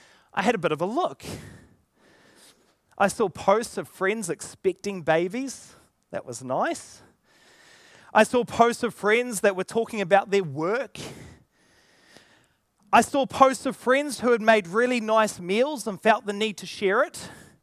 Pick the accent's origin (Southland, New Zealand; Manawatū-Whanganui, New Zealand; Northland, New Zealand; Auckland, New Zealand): Auckland, New Zealand; I grew up in Auckland